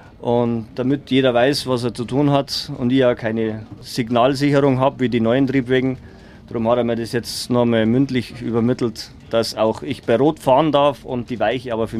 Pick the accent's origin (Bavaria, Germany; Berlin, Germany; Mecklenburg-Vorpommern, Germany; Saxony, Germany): Bavaria, Germany; Garmisch-Partenkirchen; Durchaus, wenn man dann hier aufgewachsen ist. Also ich bin ja in Garmisch geboren und wohne ja direkt neben der Zahnradbahn.